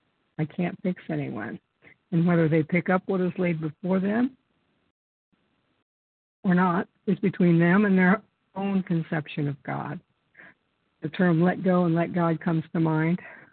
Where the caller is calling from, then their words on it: Ohio, United States; From Ohio.